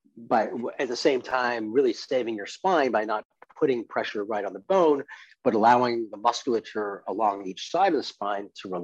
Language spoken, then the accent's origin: English; Montreal, Quebec, Canada; also born or lived in England; growing up in Montreal as an immigrant from England, it was interesting being one of the only brown kids in the neighborhood.